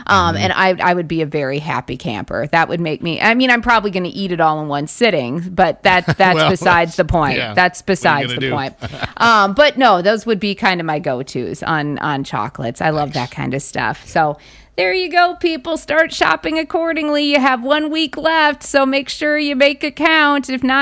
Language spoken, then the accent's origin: English; South Dakota, United States; And then I always like to check my home state of South Dakota